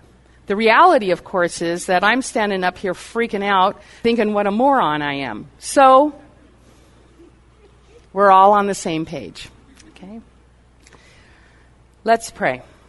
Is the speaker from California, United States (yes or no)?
yes; California, United States; I'm from California. And I have never been so cold in all my life.